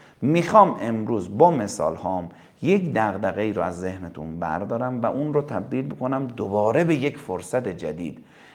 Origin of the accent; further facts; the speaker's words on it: Iran; من بر این اعتقادم که ما ایرانی هستیم